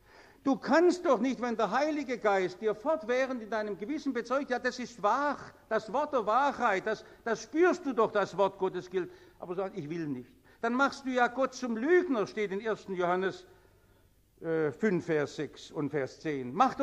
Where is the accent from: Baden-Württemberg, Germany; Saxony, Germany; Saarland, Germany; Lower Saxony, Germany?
Baden-Württemberg, Germany; Stuttgart; Ich bin ja in Stuttgart in der Trümmer noch aufgewachsen.